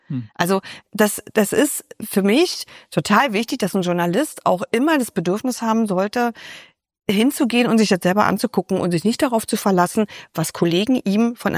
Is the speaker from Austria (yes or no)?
no; East Germany, Germany; born there; ich bin ja in der DDR geboren